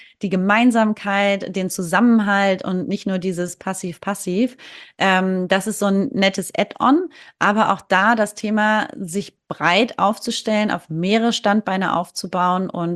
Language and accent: German; Hamburg, Germany; Ich komme aus Hamburg, aus der Großstadt, direkt City. Ich bin hier auf dem Land.